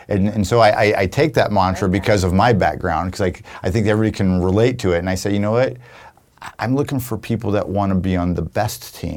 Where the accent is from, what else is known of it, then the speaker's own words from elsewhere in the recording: Florida, United States; I was born and raised in Florida.